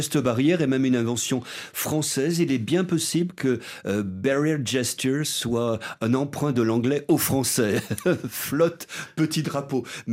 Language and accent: French; Lyon, Auvergne-Rhône-Alpes, France; Toute mon enfance à Lyon, j'ai parlé de cache-nez